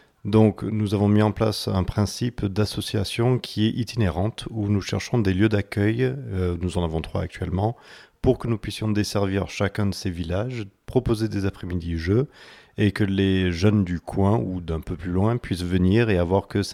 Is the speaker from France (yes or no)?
yes; Occitanie, France; de mes souvenirs de quand j'étais enfant dans le Lot, puisque je suis originaire du Lot d'il y a très longtemps